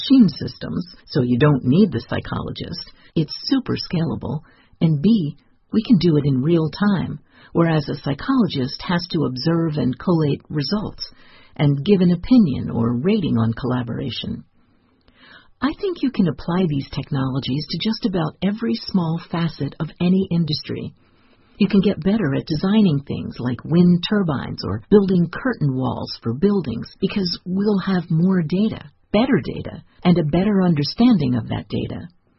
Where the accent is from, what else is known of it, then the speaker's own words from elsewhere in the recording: Egypt; I'm originally from Egypt.